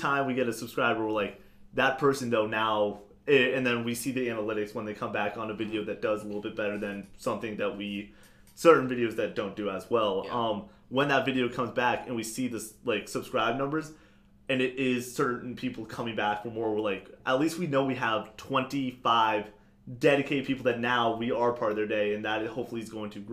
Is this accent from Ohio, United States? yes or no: no; Massachusetts, United States; I'm from Massachusetts.